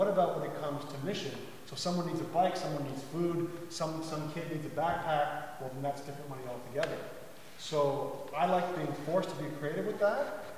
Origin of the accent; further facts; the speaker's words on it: Toronto, Ontario, Canada; I'm from Toronto.